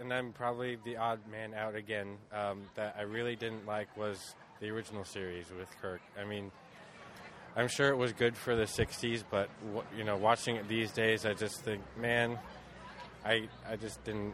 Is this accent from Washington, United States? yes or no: yes; Seattle, Washington, United States; I am from Seattle